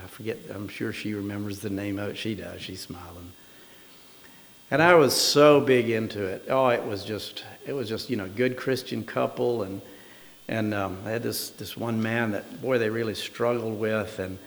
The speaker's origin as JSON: {"language": "English", "region": "the South", "country": "United States", "said": "And, you know, I'm from the South, and I like collard greens. Been eating them most of my life."}